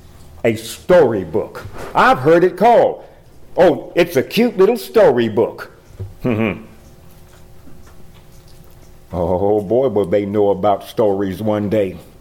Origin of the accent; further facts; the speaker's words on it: Tennessee, United States; as a little country boy would, born and raised in Middle Tennessee, right on the Alabama line, on a little farm